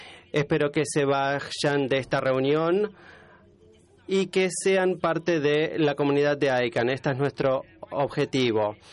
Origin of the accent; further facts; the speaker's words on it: Turkey; Spanish is a second language; Yo vengo de Turquía originalmente y trabajé con un equipo que trajo a la Internet a Turquía.